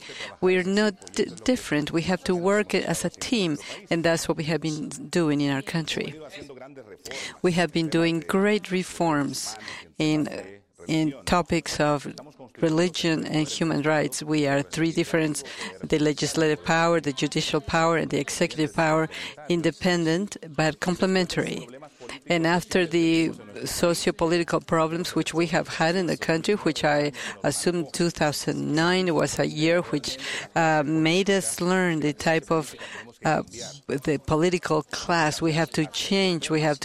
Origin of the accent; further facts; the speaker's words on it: Honduras; I am from Honduras. And for those who are here in reference, we are in Central America.